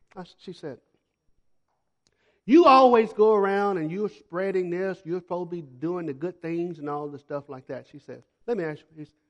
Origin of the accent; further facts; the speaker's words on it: United States; now in Guatemala; when people ask me where I'm from, I tell them, I'm from Guatemala, but I'm from the States. I got a blue passport.